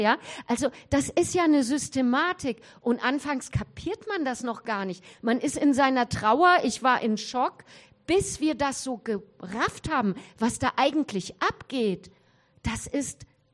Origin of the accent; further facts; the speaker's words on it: Hesse, Germany; wir kommen ja aus Mittelhessen